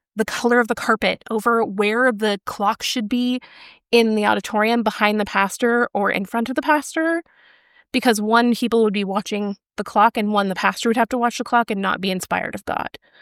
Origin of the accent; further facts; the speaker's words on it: Regina, Saskatchewan, Canada; I grew up in Western Canada in a very, very small church in Regina. And I grew up in an incredibly independent fundamental Baptist church